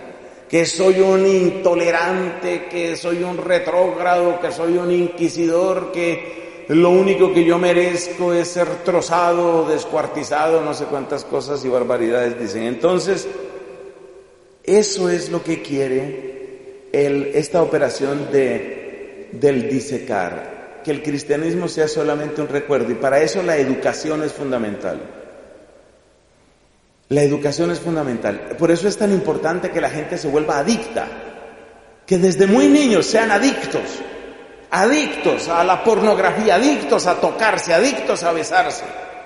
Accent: Colombia; como colombiano y como deudor de la cultura cristiana y occidental, pues de los 51 años de vida que tengo

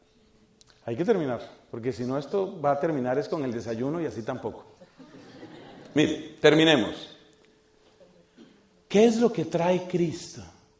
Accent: Colombia; now in United States; Esto no lo digo como colombiano, no.

